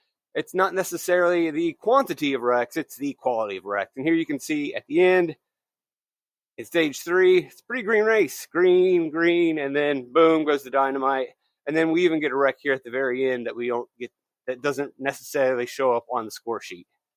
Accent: the South, United States; I swear I grew up in the South, but not that South. I'm not that Southern.

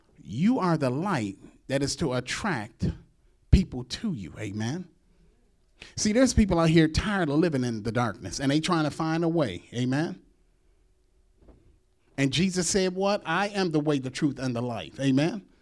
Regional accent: Detroit, Michigan, United States; or when we were growing up in Detroit, when we were little kids

